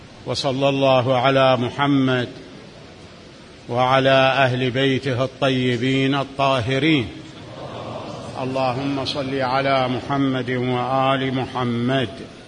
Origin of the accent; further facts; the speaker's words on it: Iraq; الأوراق النقدية المتعارفة الآن عندنا في العراق